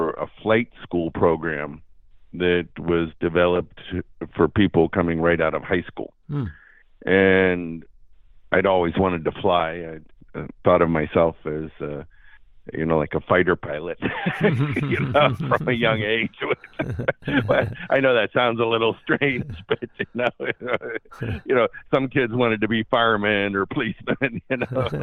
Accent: Beaver, Pennsylvania, United States; born there; And I was born in Beaver, Pennsylvania, which is a small town in western Pennsylvania.

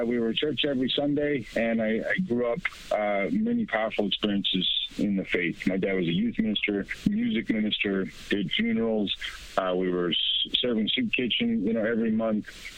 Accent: Gillette, Wyoming, United States; I grew up in Gillette, Wyoming, and, you know, very transient community, coal, methane, gas, oil, industrial type work.

